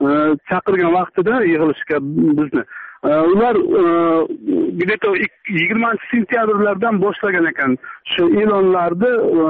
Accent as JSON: {"language": "Uzbek", "town": "Jizzakh", "region": "Jizzakh Region", "country": "Uzbekistan", "said": "Men Jizzaxdan, masalan, bu hozir Jizzax viloyatida umuman ko'rganim yo'q bu e'lonlarni."}